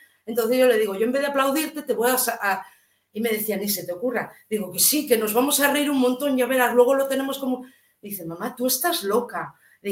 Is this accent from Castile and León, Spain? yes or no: no; Santander, Cantabria, Spain; moved away as an adult; now in Ourense, Spain; Yo soy natal de Santander, aunque llevo 20 años viviendo en Orense